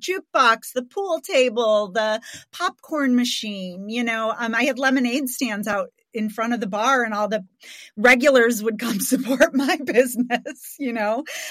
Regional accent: Chicago, Illinois, United States; I come from growing up above my parents' bar in Lincoln Park, a neighborhood of Chicago, very close to Wrigley Field.

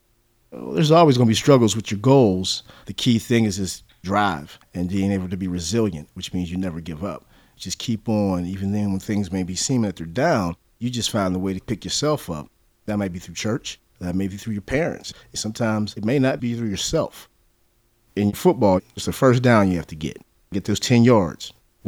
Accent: McKeesport, Pennsylvania, United States; At the time I was growing up in McKeesport, the one big thing that was becoming huge was the drug game.

